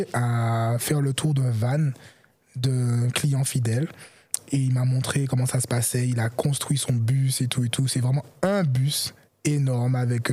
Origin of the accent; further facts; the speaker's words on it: Martinique; Donc je viens direct de la Martinique.